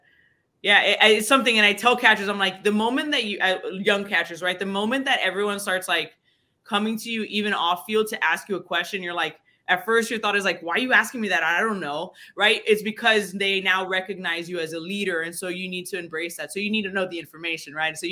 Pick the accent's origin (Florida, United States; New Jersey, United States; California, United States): Florida, United States; Miami; When I was growing up in Miami, fast pitch softball had just taken off when I was about 9 years old